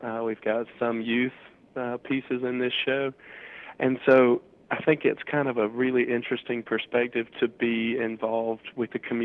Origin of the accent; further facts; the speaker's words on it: Savannah, Georgia, United States; now in Paducah, United States; when I go home, like for Thanksgiving, I'm from Savannah.